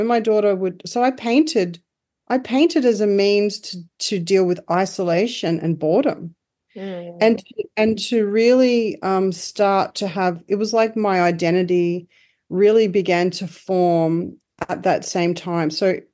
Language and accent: English; Northern Territory, Australia; I mean, I grew up in the Northern Territory.